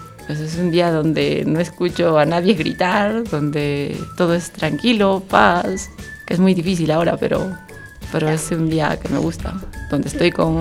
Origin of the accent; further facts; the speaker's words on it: Lima, Peru; born there; Nací en Lima, Perú.